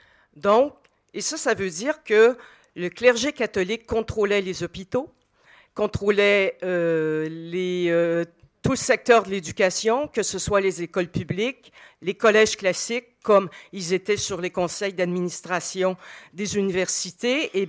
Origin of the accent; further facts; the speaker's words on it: Quebec, Canada; c'est que chez nous, au Québec et au Canada, il y a aussi le multiculturalisme